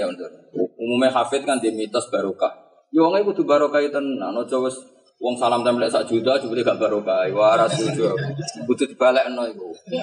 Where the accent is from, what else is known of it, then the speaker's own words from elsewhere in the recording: Java, Indonesia; Kita orang Jawa itu mau mau ke dagangan kan?